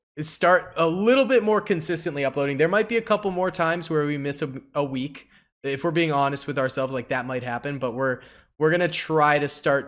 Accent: Natick, Massachusetts, United States; Yeah. Natick, Massachusetts. A lot of the filming was there.

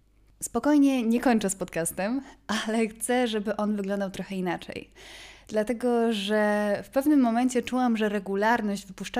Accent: Kraków, Lesser Poland, Poland; a jestem z Krakowa, więc to naprawdę jest długa trasa

